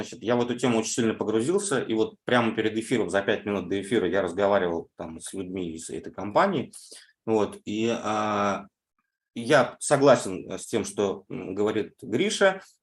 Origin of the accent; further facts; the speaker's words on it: Kazakhstan; Я казах, понимаешь?